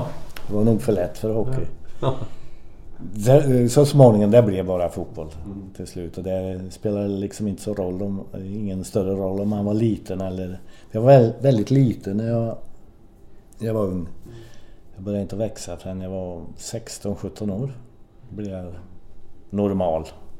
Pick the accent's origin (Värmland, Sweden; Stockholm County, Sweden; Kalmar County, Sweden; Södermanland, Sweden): Värmland, Sweden; Torsby; När jag växte upp i Torsby och säger att jag började skolan 6-7 år och så vidare.